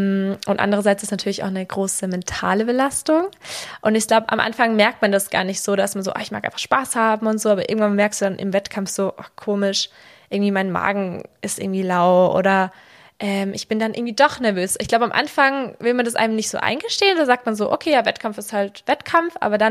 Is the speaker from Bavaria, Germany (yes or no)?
yes; Reichersbeuern, Bavaria, Germany; Ich komme aus Reichersbeuern und dort haben wir auch einen Eisplatz im Dorf.